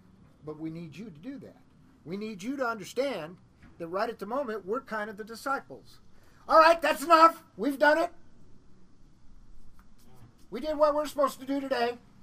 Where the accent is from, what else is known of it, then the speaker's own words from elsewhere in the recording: Evanston, Illinois, United States; Evanston, Illinois, which is my hometown. Well, not Evanston, but Chicago, Chicago area.